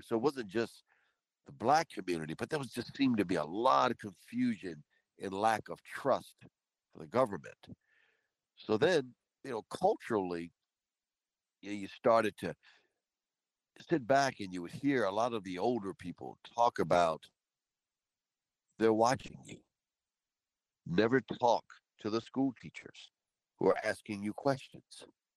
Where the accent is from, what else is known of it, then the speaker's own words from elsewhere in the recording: Washington, District of Columbia, United States; ever since I was young, it was interesting because growing up in Washington, D.C., and Washington, D.C. was known as two cities.